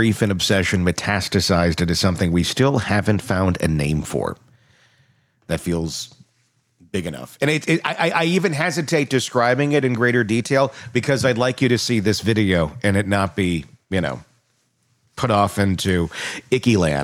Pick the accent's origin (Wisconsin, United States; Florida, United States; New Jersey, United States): Wisconsin, United States; My Ed Gein story, because I'm from Wisconsin. So when you're from a place with a horrible person, everybody's got a story, right?